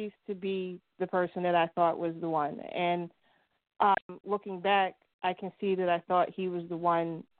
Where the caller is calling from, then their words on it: New York, United States; I'm calling from upstate New York.